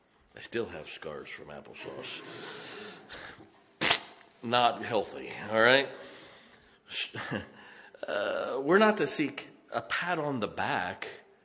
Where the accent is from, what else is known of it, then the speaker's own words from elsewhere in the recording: Ohio, United States; We grew up in Northeast Ohio. It gets cold. We get lots of snow.